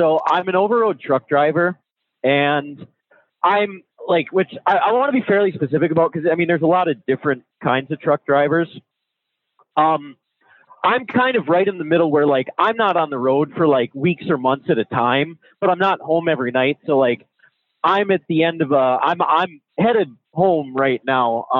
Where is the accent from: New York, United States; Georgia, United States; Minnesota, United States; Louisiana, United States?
Minnesota, United States; Yeah, I am from Minnesota.